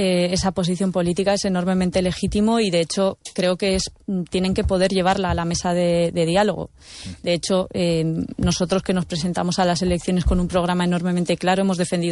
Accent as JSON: {"language": "Spanish", "region": "Navarre", "country": "Spain", "said": "Yo que soy navarra, en nuestras tierras diré que está como muy enraizado y es muy profundo"}